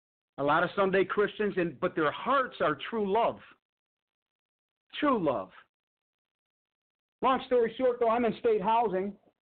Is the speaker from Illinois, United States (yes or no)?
yes; Chicago, Illinois, United States; And then, of course, I'm from Chicago, and people from Chicago have a reputation of being shysters